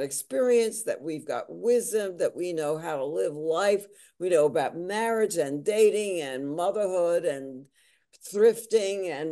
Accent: Bronx, New York, United States; Well, I grew up in the Bronx. I hated it.

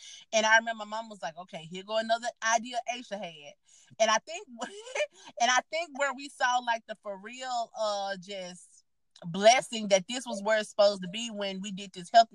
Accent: Holmes County, United States; we had people from my hometown just dogging my hometown. I'm like, we live here. I said, like, if don't nobody else supposed to be taking up for Holmes County, we supposed to be taking up for Holmes County.

